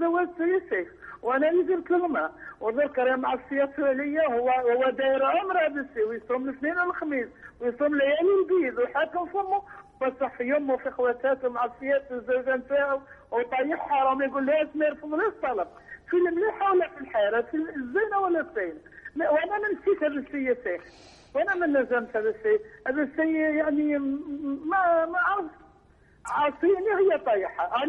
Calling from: Algeria; من الجزائر.

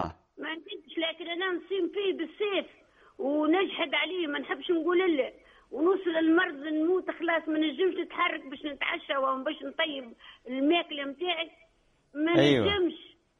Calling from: France; انا في فرنسا

